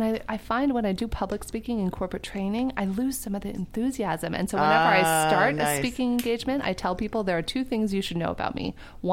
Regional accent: San Diego, California, United States; Yeah, so born and raised in San Diego, the most beautiful place in the world.

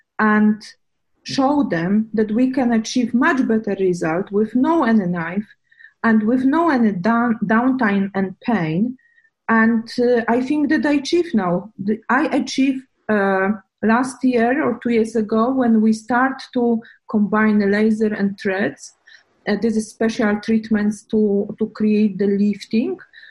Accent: Silesian Voivodeship, Poland; English is a second language; It's not far away from my hometown and close to airport in Katowice.

